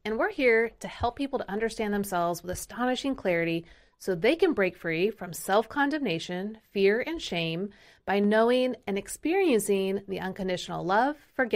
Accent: Kansas City, Missouri, United States; I grew up in Kansas City, and just outside of Kansas City is Peculiar, Missouri.

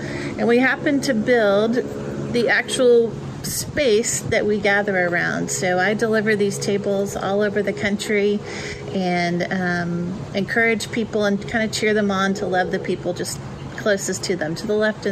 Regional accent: Houston, Texas, United States; Growing up in Houston, I saw your face on TV almost every night.

